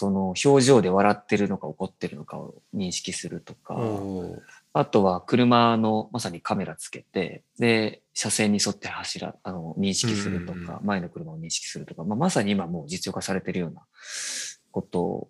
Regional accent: Aichi, Japan; 僕東京の人じゃないのに、愛知の人間が、

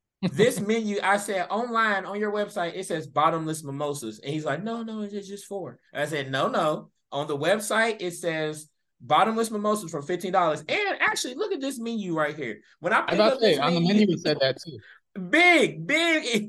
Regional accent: United States; I'm a American

